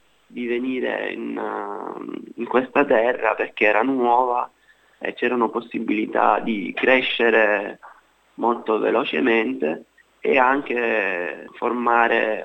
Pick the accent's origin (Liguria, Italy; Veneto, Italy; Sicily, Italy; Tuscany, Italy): Sicily, Italy; Lipari; moved away as an adult; now in Australia; Sono siciliano, di origine esattamente le isole Eolie, l'isola di Lipari.